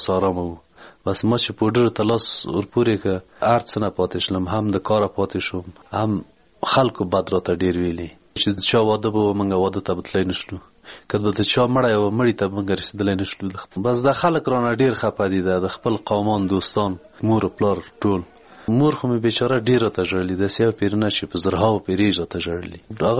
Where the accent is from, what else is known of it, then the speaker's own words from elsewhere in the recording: Ghorband, Parwan, Afghanistan; د پروان د ولایت یم، د غوربند ولسوالۍ